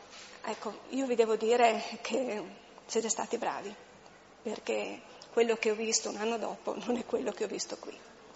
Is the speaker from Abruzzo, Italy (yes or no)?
yes; Chieti, Abruzzo, Italy; born there; io sono nata a Chieti e quindi l'Abruzzo è una delle due metà che compongono la mia vita.